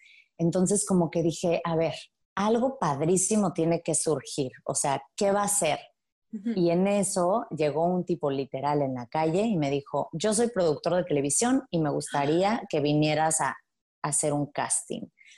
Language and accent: Spanish; Playa del Carmen, Quintana Roo, Mexico; crecí en Playa del Carmen, mi mamá es de San Francisco, llegamos los tres, mi papá, mi mamá y yo, cuando Playa del Carmen era un pueblito de pescadores.